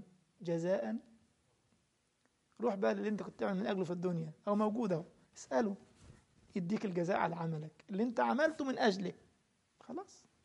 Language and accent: Arabic; Egypt; واحد تاني يمسك الخبزة عندنا في مصر يعني